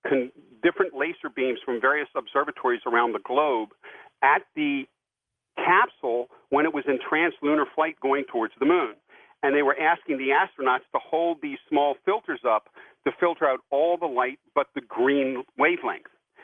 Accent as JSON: {"language": "English", "region": "Maryland", "country": "United States", "tie": "born or raised there", "said": "I grew up in Maryland, and I went to the University of Maryland, and I worked in the physics department."}